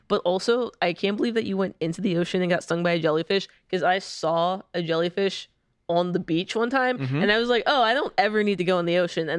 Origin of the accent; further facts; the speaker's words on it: Georgia, United States; I'm from Georgia. I had to be in the cesspit of the Florida ocean.